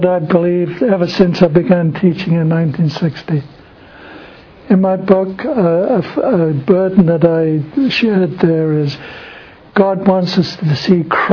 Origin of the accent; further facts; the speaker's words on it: England, United Kingdom; I grew up in England.